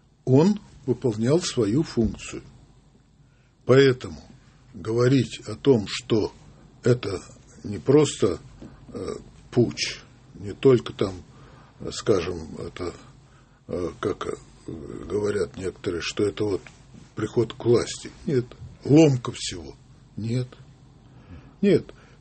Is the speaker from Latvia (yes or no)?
no; Smolensk, Smolensk Oblast, Russia; born there; Я родился в Смоленске. Войну я встречал у своей тетки в Минске 22 июня.